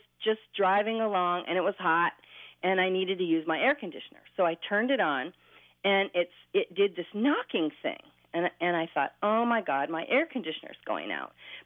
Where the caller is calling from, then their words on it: Bellingham, Washington, United States; I'm calling from Bellingham, Washington.